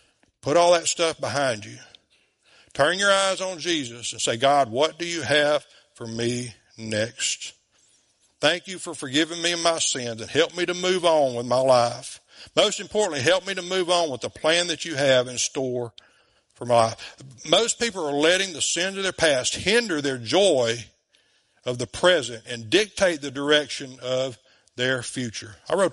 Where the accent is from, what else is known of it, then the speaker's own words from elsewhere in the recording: DeQuincy, Louisiana, United States; I'm from DeQuincy. Even I can figure that one out.